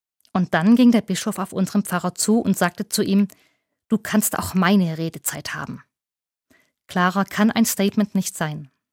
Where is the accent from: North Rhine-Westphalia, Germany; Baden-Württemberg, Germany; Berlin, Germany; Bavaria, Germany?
Baden-Württemberg, Germany; Wendlingen; Bei der Leid, wie man bei uns in Schwaben sagt. … aus Wendlingen von der Katholischen Kirche.